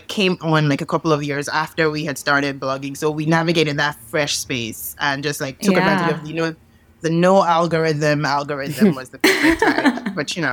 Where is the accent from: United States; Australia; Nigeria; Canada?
Nigeria; I'm originally Nigerian.